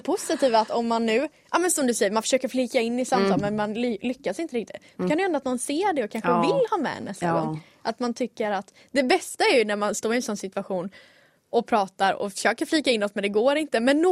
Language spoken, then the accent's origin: Swedish; Växjö, Kronoberg County, Sweden; jag är från Växjö och runt om finns massa små orter.